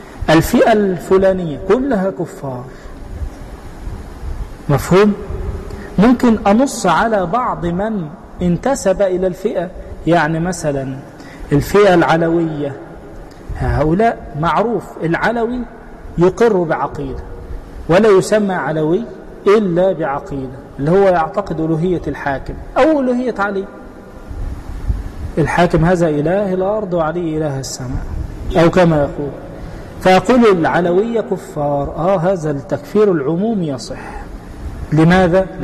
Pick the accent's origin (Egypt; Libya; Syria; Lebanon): Egypt; هذه حقيقة زي ما بنقول عندنا في مصر مربط الفرس